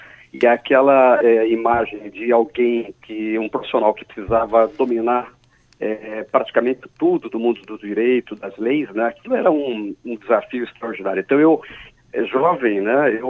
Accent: Jaguapitã, Paraná, Brazil; E nessa época de férias escolares eu retornava para minha terra natal e ajudava meu pai no cartório. Ele era escrivão do sítio ali na comarca de Jaguapitã.

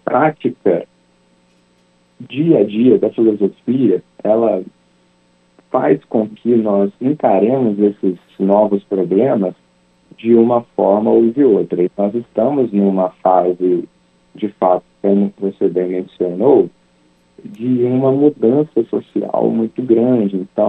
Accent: Minas Gerais, Brazil; also born or lived in Rio de Janeiro; porque eu era magistrado em Mato Grosso, mas eu sou de Minas Gerais, então já são três locais diferentes para conciliar. E ainda morei muito tempo no Rio de Janeiro também

